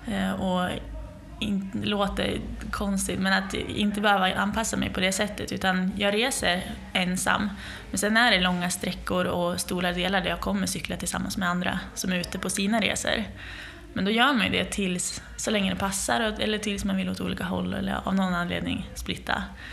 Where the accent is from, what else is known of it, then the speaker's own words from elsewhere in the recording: Sundsvall, Västernorrland County, Sweden; det är ju sån skillnad från en vecka sedan jag cyklade i skogarna hemma i Sundsvall till nu när det är mer öppet landskap